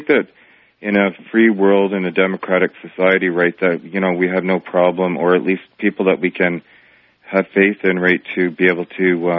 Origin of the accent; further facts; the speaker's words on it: Toronto, Ontario, Canada; Hi, I'm calling from Toronto, Canada.